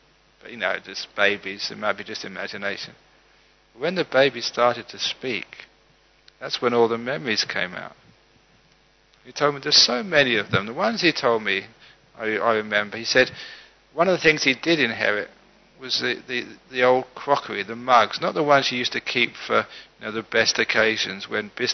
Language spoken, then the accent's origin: English; London, United Kingdom; when I was growing up in London